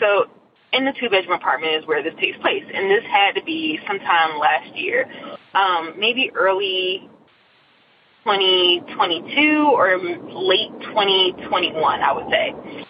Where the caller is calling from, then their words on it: Nashville, Tennessee, United States; I'm calling from Nashville, Tennessee.